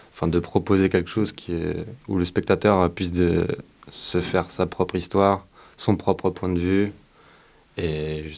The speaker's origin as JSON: {"language": "French", "town": "Nantes", "region": "Pays de la Loire", "country": "France", "tie": "born or raised there", "said": "je suis plus été marqué par le graffiti des années 90, à Nantes."}